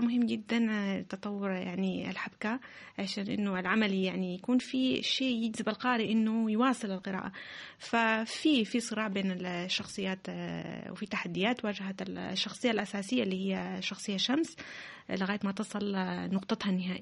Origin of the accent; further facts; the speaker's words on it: Kuwait City, Kuwait; أنا في فترة من حياتي عشت طفولتي الأولى في الكويت. يعني أول ما فتحت عيني على المدرسة الابتدائية في مدينة الكويت، وكان حلمي إنه أرجع للكويت،